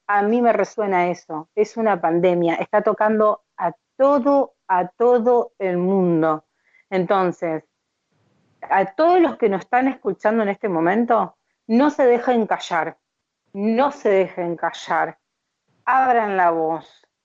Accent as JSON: {"language": "Spanish", "country": "Argentina", "said": "ustedes conocen cómo somos los argentinos, somos libertinos, dicen, ¿no?"}